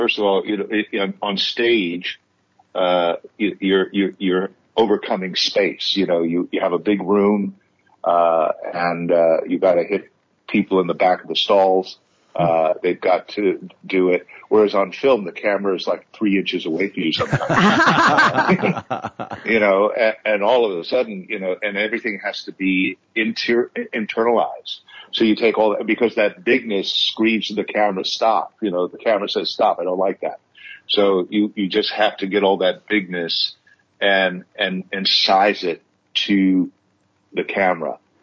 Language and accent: English; United States; You know, I wasn't British. I am American. I didn't think the British audience would accept me playing this role